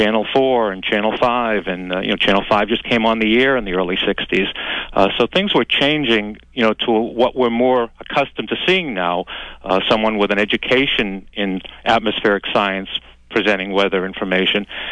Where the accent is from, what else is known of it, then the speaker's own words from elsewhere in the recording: Boston, Massachusetts, United States; I grew up in Dorchester and went to a lot of different types of schools back in the 60s, because Dorchester and Boston in the 60s was going through some very turbulent times.